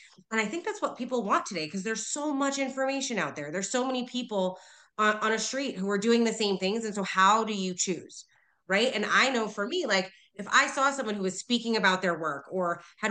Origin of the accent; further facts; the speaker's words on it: East Coast, United States; I'm from the East Coast originally.